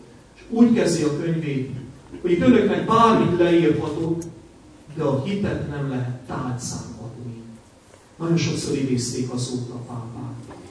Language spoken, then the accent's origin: Hungarian; Zimandu Nou, Arad County, Romania; itt Aradon, a szülővárosomban, az imánban nevelkedtem, de itt születtem és itt is kereszteltek. Itt jártam középiskolában.